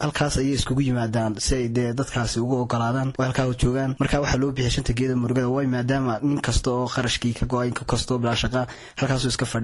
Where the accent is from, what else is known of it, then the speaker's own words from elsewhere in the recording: Borama, Awdal, Somalia; moved away; waxaan ka tahriibay magaalada Boorama, waxaan ka baxay 2015 bishii koowaad anigoo usii jeeda wadanka Sacuudi Carabiya